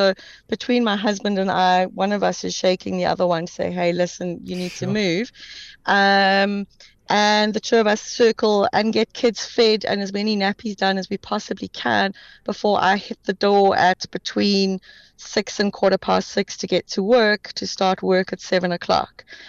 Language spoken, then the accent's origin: English; Sandton, Gauteng, South Africa; So I grew up in Sandton.